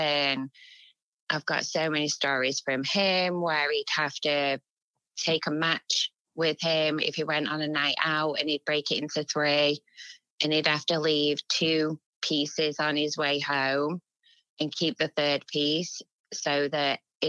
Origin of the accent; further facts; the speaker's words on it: England, United Kingdom; because we're English. I mean, even though he was Jamaican, he was in England